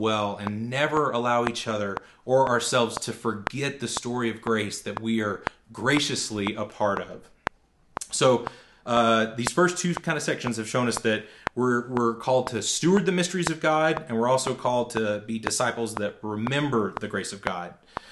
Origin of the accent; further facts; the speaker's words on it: the South, United States; where I grew up in the South, that's a really long way of saying, bless your heart.